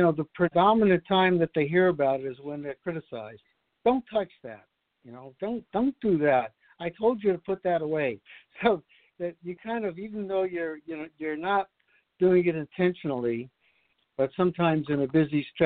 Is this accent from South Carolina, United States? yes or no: no; Brooklyn, New York, United States; growing up in Brooklyn, New York, at the time I did, you know, when I needed money, I used to go to Lincoln Terrace Park with a wagon